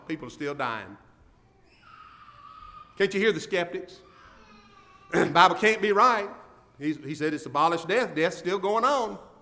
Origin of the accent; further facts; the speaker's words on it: Mississippi, United States; I'm kidding. I'm from Mississippi. What can I say?